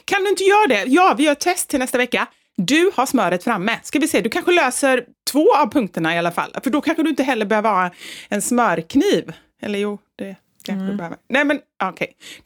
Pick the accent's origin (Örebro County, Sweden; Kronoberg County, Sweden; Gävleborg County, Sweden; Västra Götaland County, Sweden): Västra Götaland County, Sweden; accent: Gothenburg dialect; fast jag vill hålla kvar i min göteborgska.